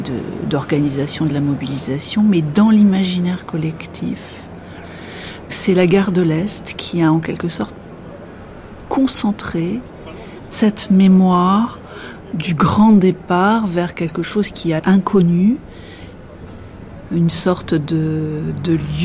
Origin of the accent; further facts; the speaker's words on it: Montcy-Notre-Dame, Grand Est, France; born there; je suis née à Montcy-Notre-Dame, donc c'est tout près de Charleville-Mézières, donc dans l'Est, près de la frontière belge.